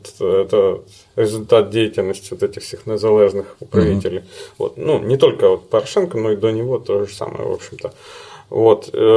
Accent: Vinnytsia, Vinnytsia Oblast, Ukraine; Я его прекрасно знаю, я вырос в Виннице.

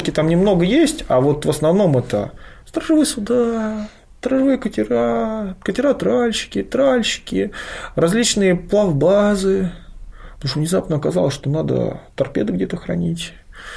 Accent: Saint Petersburg, Russia; мы даже, как петербуржцы, одной из важных тем военных можем любоваться

